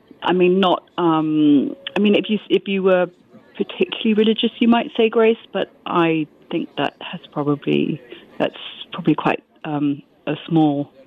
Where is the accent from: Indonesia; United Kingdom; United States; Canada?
United Kingdom; even though I am British